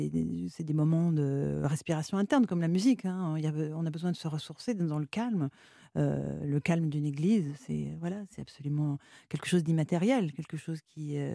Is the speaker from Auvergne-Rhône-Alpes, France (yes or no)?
yes; Aix-les-Bains, Auvergne-Rhône-Alpes, France; born there; J'en fais un autre un mois après à Aix-les-Bains, donc ma ville natale